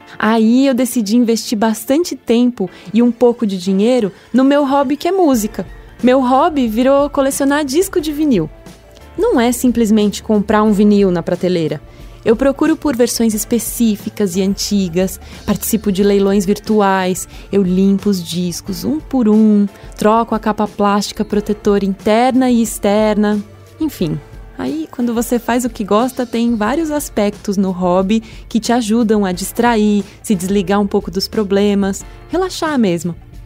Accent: Brazil; moved away as an adult; now in Germany; Em 2016, eu saí do Brasil e vim morar numa cidadezinha no sul da Alemanha.

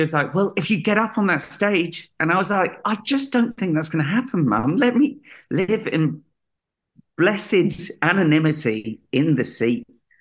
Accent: Greenwich, London, United Kingdom; And the hotel was in Euston, and I'm from Greenwich

